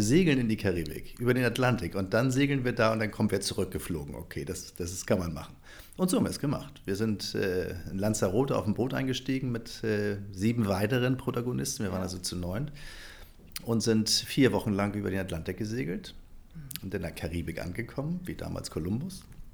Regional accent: Norderstedt, Schleswig-Holstein, Germany; also born or lived in Hamburg; Ja, also ich bin geboren in Hamburg, meine Eltern auch. Aber ehrlicherweise bin ich aufgewachsen in Norderstedt. Geboren in Hamburg, weil Norderstedt kein Krankenhaus hatte.

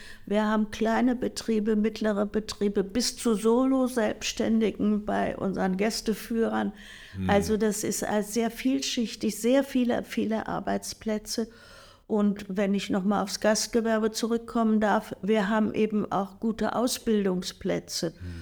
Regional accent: Mannheim, Baden-Württemberg, Germany; now in Hamburg, Germany; Ja, ich bin in Mannheim, teilweise in Mannheim aufgewachsen und habe schwäbische Wurzeln.

